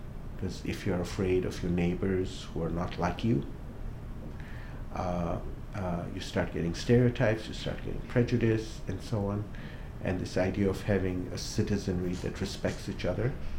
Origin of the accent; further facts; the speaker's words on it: Kenya; So I was born and raised in Kenya in a family of South Asian ancestry. So my family's been in Kenya at least for about 200 years, at least on my mother's side.